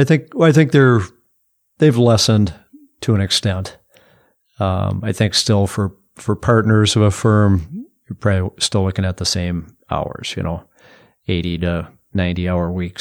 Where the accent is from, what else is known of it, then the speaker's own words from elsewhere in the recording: West St. Paul, Minnesota, United States; I grew up in West St. Paul, Minnesota, and great neighborhood. Betty Lane, it's a brand new neighborhood, just loaded with kids.